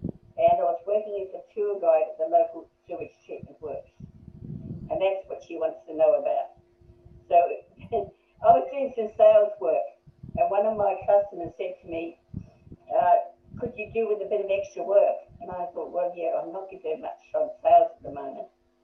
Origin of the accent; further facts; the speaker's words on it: Matamata, Waikato, New Zealand; I was born in New Zealand, and I was the eldest of four children.